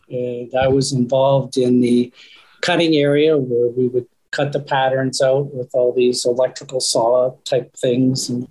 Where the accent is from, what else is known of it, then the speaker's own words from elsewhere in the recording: Ontario, Canada; I moved back to my hometown, which is a very small community in northern Ontario in Canada, maybe a population at the time around 10,000 people.